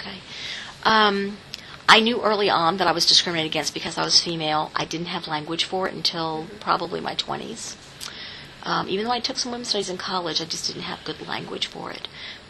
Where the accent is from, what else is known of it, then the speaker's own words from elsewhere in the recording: Houston, Texas, United States; I think growing up in Houston, which was such a city world, so many people were moving to all the time.